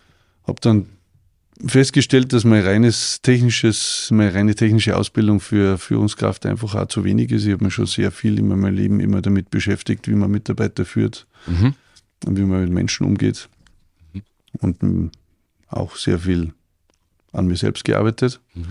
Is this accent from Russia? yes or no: no; Salzburg, Austria; Ich bin 1975 in Salzburg geboren. Und ja, war da ganz normal auf Gymnasium in Salzburg.